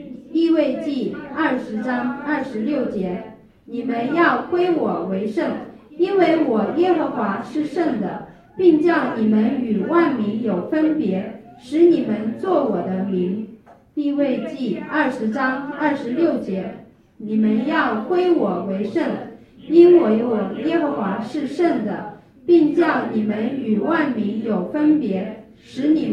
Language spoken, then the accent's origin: Chinese; Hubei, China; 因为我家老家是湖北，然后就选很多绝对不是湖北的，甚至从湖北过去要很远很远的地方的大学